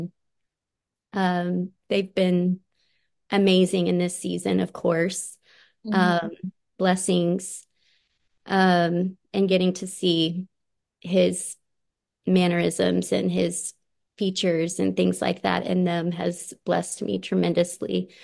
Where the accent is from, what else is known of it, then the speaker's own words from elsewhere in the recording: Odessa, Texas, United States; moved away as an adult; now in St. Louis, United States; I'm originally from Odessa, Texas, born and raised. I left there when I was 20, moved to St. Louis, Missouri.